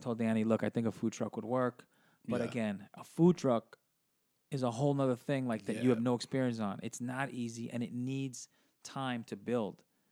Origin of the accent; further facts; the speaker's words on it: Brooklyn, New York, United States; Because we're from Brooklyn, born and raised, so we want to. You know, that's who we are, and then throw the little Latin twist on it.